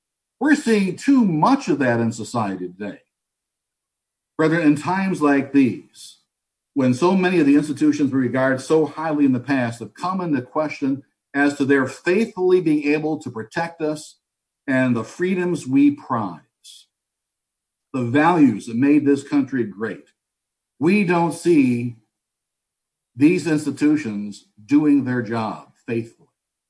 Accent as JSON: {"language": "English", "town": "Detroit", "region": "Michigan", "country": "United States", "tie": "born or raised there", "lives_now": "Chicago, United States", "said": "I was not born here. I was born and bred in Detroit, Michigan, which for years was the murder capital of this country. So I've got nothing to crow about my hometown."}